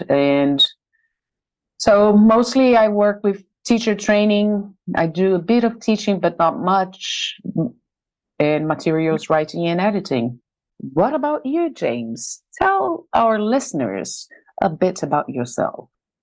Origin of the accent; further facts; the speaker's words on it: Recife, Pernambuco, Brazil; English is a second language; moved away as an adult; now in Cambridge, United Kingdom; So, I'm born and raised in Brazil. I was born in Recife and lived there most of my life. I'm currently living in Cambridge in the UK. I've moved here just a couple of months ago